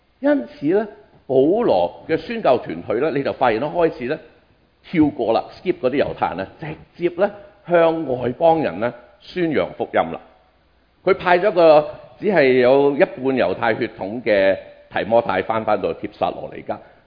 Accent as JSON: {"language": "Cantonese", "region": "Guangdong", "country": "China", "said": "我哋廣東人"}